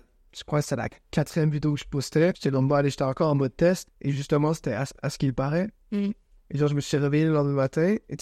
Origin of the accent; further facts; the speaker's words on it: Quebec, Canada; je suis québécois, je sais pas si ça se remarque.